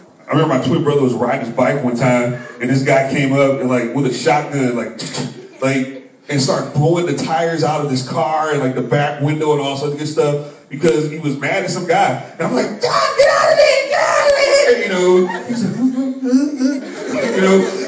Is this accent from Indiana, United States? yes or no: yes; South Bend, Indiana, United States; born there; So I was born in South Bend, Indiana. I won't tell you when, but it was a long time ago. Born in Indiana.